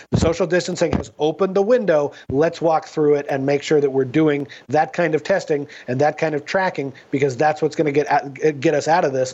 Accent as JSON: {"language": "English", "town": "Seattle", "region": "Washington", "country": "United States", "said": "I'm from Seattle, and that's where the big outbreak started."}